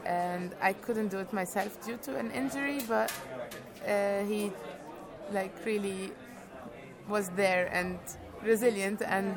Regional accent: Egypt; I'm from Egypt.

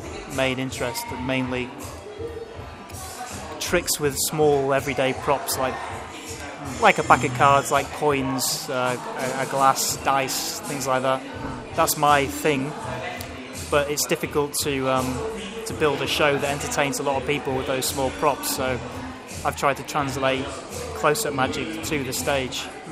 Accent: Manchester, North West England, United Kingdom; I grew up in Manchester, and the problem with Manchester was that there weren't any magic shops, there weren't any magic societies, to the best of my knowledge, certainly not for kids.

